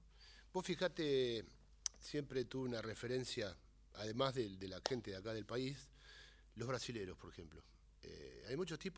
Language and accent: Spanish; Morón, Buenos Aires Province, Argentina; Soy de Morón. No soy de Morar, soy de Morón.